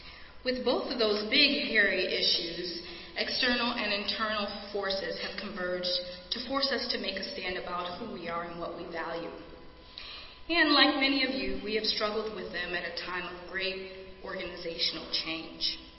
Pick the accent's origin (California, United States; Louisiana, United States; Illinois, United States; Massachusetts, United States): Illinois, United States; Chicago; So for those of you here receiving this award in my hometown in Chicago know me.